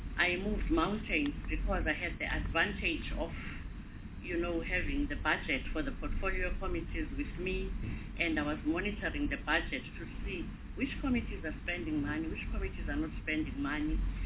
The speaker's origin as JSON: {"language": "English", "region": "Eastern Cape", "country": "South Africa", "said": "I'm from the Eastern Cape province."}